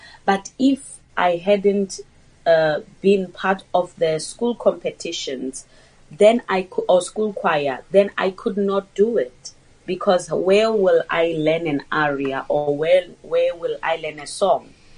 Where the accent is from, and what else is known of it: Limpopo, South Africa